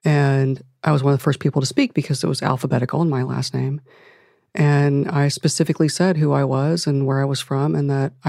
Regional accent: Akron, Ohio, United States

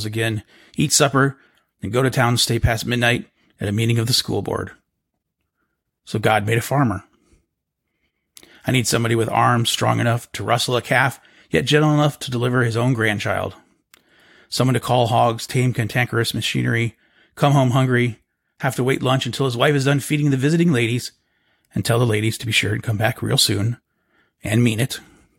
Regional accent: Portville, New York, United States; now in Houston, United States; So when you talk to me, I'll tell you that my hometown is Portville, New York, but I'm from Houston, Texas. And I'm from Houston, even though I'm not a native Texan, but I got bloodied into it.

